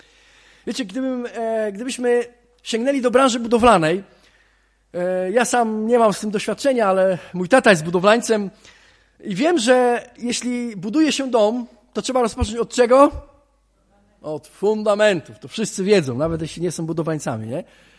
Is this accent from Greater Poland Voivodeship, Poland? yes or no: no; Bydgoszcz, Kuyavian-Pomeranian Voivodeship, Poland; pochodzę z Bydgoszczy.